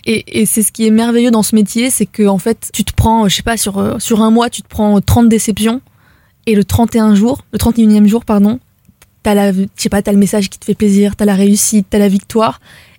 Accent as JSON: {"language": "French", "town": "Beirut", "region": "Beirut Governorate", "country": "Lebanon", "tie": "born or raised there", "said": "Beyrouth."}